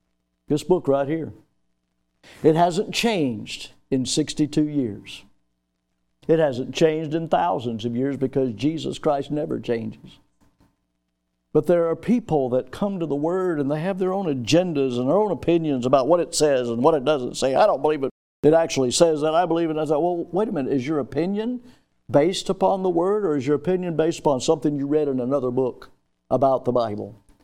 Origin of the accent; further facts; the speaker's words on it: Milton, Florida, United States; born there; I thank God every day that I was born in Milton, Florida, of all places.